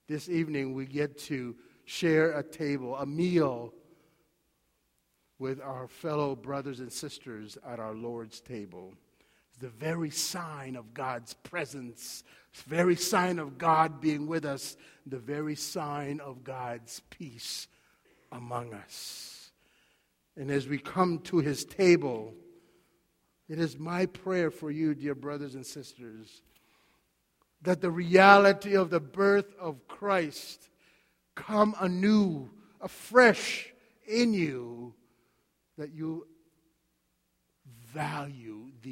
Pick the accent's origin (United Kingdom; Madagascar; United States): Madagascar; I'm originally from Madagascar, and in Madagascar, we eat rice like no one else does, 3 times a day at very minimum.